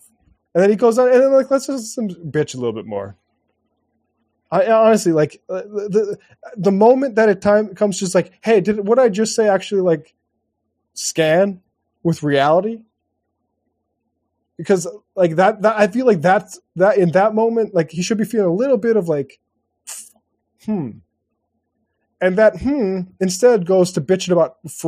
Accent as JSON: {"language": "English", "town": "Bismarck", "region": "North Dakota", "country": "United States", "tie": "born or raised there", "said": "It's bigger than my hometown of Bismarck, at least when I was growing up"}